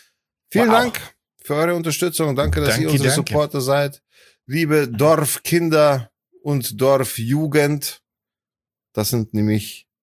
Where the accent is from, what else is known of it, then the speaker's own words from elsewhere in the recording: Poland; Ich als Pole ohne deutschen Pass muss wieder.